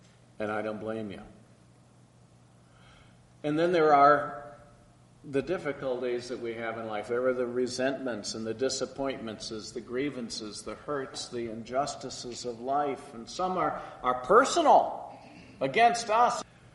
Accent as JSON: {"language": "English", "region": "England", "country": "United Kingdom", "said": "We Northern Europeans, we're supposed to suck it up. It's like my family. We're English. We don't laugh and we don't cry."}